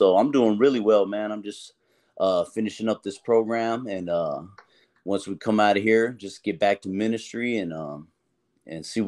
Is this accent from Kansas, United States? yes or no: no; Chandler, Arizona, United States; Well, so I grew up in Chandler, and then, you know, I grew up in the streets, come from a drug addict mother. My dad was from Mexico.